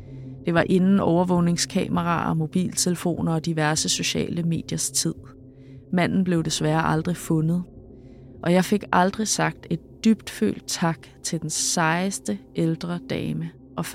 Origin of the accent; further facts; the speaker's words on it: Central Denmark Region, Denmark; Efter at jeg blev student midt 80'erne, boede og arbejdede jeg i København. Jeg er fra det mørke Vestjylland, så byen var stor og skræmmende i sig selv.